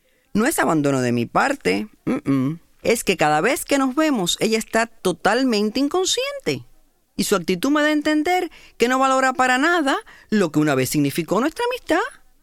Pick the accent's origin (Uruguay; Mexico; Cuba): Cuba; now in Alhambra, United States; soy originariamente de Cuba. Vivo ahora en Alhambra, California.